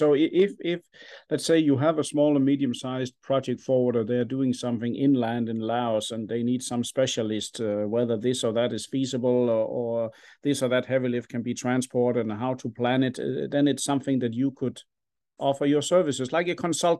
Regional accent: Denmark; Since I'm from Denmark, we have a famous company in my country called FL Schmidt

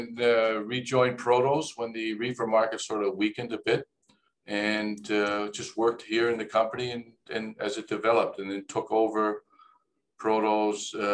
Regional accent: Toronto, Ontario, Canada; now in Montreal, Canada; I'm based in Montreal now. I grew up in Toronto. I studied finance, economics there.

